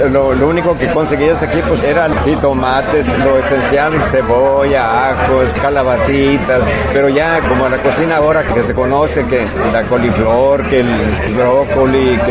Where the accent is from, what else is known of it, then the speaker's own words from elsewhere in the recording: San Luis Potosí, Mexico; now in Puerto Vallarta, Mexico; Soy de San Luis Potosí.